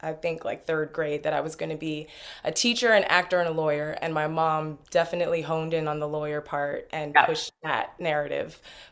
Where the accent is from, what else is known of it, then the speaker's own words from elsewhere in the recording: Newark, New Jersey, United States; I loved helping those students because I'm originally from Newark.